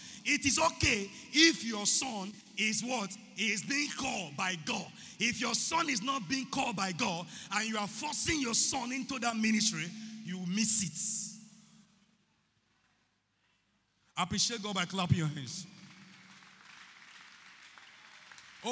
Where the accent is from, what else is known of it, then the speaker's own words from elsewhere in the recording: Delta, Nigeria; I am from Delta State. In the Delta State where I'm coming from, my father, my late father, has 7 acres of land. 7 acres. I am the first son.